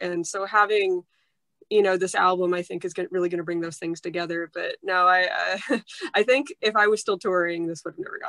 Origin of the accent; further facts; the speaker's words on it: Long Beach, California, United States; But I would say it's Americana. I'm from Long Beach. I don't sing with a country twang